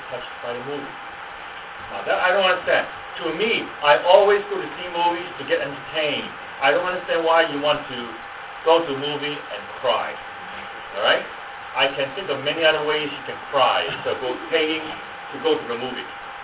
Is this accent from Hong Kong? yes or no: yes; Hong Kong; when I grew up in Hong Kong